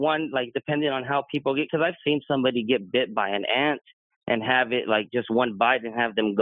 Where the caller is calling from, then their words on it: Texas, United States; from Texas.